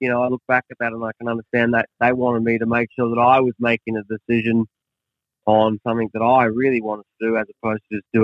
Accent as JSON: {"language": "English", "country": "Australia", "said": "obviously being Australian, you're pretty proud to see that he's gone on to do what he's done"}